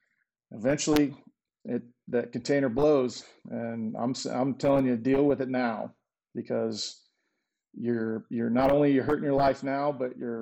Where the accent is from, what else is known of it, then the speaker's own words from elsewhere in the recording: Oklahoma, United States; also born or lived in California; And if like me, I grew up in Oklahoma, it was rub some dirt on it, you pussy, and stuff like that.